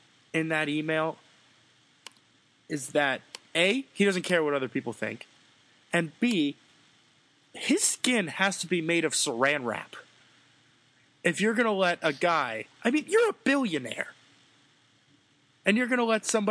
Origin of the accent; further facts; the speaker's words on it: New York, United States; this team is causing you so much pain and so much agony as a New Yorker.